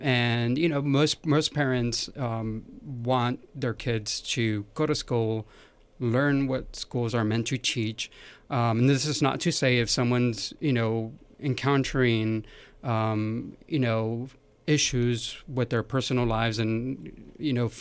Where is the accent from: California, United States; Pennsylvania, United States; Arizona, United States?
California, United States; So I'm Hispanic of immigrant parents. You know, and growing up in California, I didn't have to.